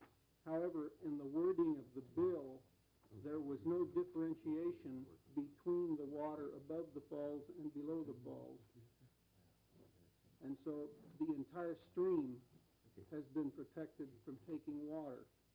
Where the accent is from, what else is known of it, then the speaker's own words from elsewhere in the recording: Bridal Veil, Oregon, United States; I'm from Bridalveil, Columbia Gorge.